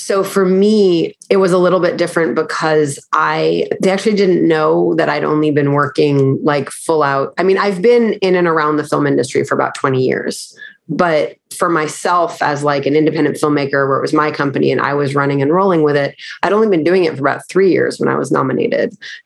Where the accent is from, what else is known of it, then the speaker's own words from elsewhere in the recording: New York, United States; Oh, originally I'm from New York.